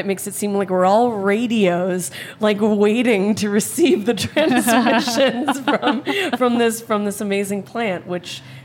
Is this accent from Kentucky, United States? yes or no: no; California, United States; now in New York, United States; I'm from California, but I've lived in New York for 8 years.